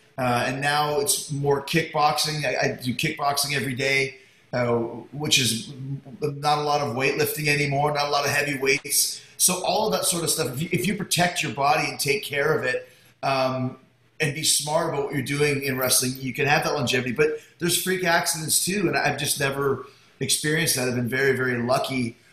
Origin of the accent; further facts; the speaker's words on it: Winnipeg, Manitoba, Canada; I grew up in Winnipeg on the prairies, where it would get to minus 30, minus 40, and that's not an exaggeration.